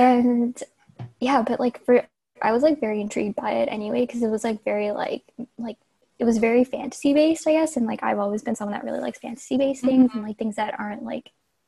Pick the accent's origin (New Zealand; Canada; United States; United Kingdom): Canada; I'm a Canadian. I live up in Toronto, in the suburbs around Toronto